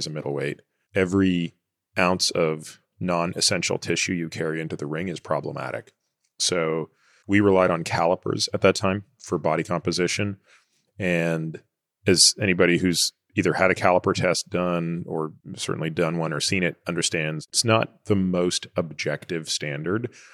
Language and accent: English; Canada; I think the whole time I was growing up in Canada